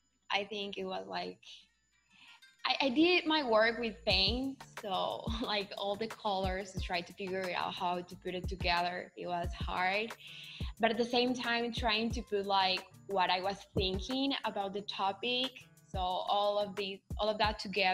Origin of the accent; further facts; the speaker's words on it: Colombia; English is a second language; I'm from Colombia and I wanted to be like, to show just not my perspective.